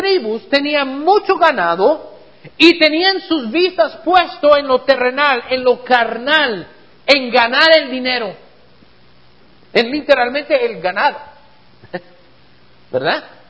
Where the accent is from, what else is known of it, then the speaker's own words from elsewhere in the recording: Texas, United States; Yo soy de Texas.